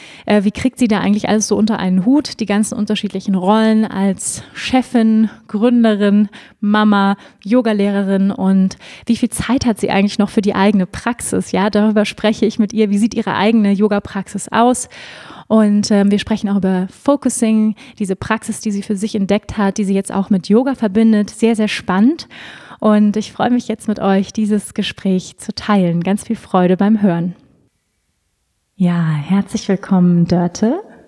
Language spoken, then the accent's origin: German; Schleswig-Holstein, Germany; Ich bin ja auch in Schleswig-Holstein groß geworden.